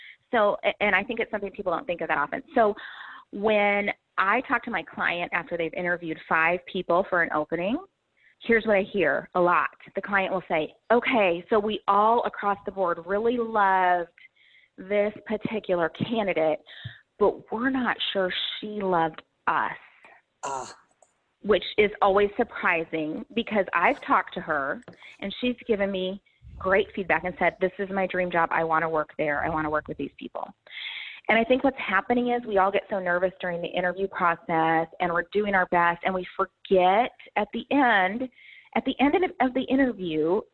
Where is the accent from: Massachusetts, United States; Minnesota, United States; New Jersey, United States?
Minnesota, United States; I'm from Minnesota. Do you know that about me?